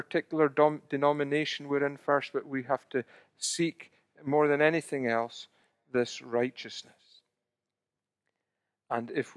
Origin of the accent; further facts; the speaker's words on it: Scotland, United Kingdom; being Scottish, we don't know what that's like too much these days